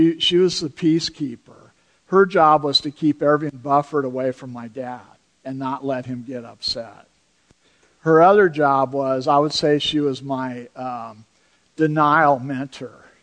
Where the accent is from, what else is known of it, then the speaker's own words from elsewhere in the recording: Sacramento, California, United States; growing up in Sacramento, the family across the street would look at our family and have no idea.